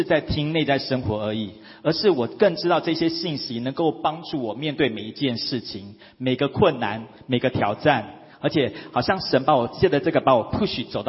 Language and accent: Chinese; Taipei, Taiwan; now in Kaohsiung, Taiwan; 因为我是台北人，我到高雄，所以我也经历到真的就是提着一个皮箱，好，到他乡的一个感受